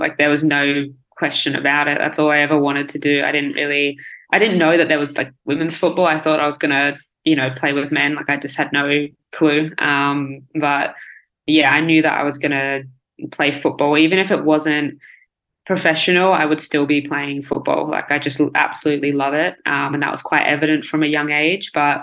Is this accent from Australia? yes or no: yes; Australia; yeah, I'd probably still be back in Australia playing. I mean, I can play professional in, you know, my home country. I can play in my hometown now.